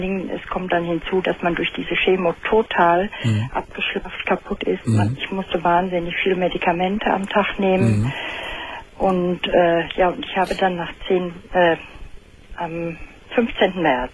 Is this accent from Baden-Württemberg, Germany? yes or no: no; Dortmund, North Rhine-Westphalia, Germany; born or raised there